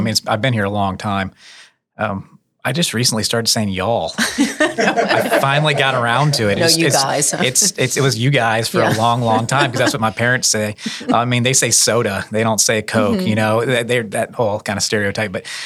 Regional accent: Lafayette, Louisiana, United States; I grew up here in Lafayette.

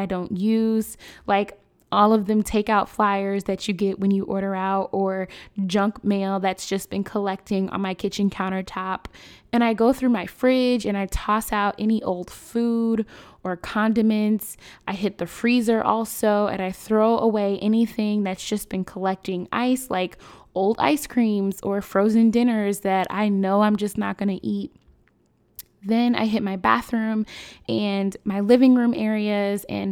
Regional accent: Chicago, Illinois, United States; My hometown, Chicago, we are no stranger to gun violence.

